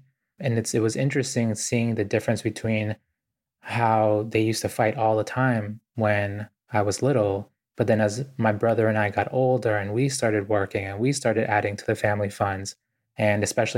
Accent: Boston, Massachusetts, United States; I grew up really poor in Boston

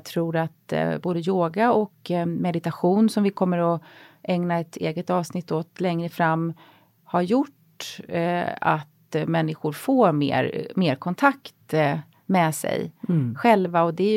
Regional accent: Kronoberg County, Sweden; Men sen när jag växte upp utanför Växjö på landet så skulle alla konfirmera sig.

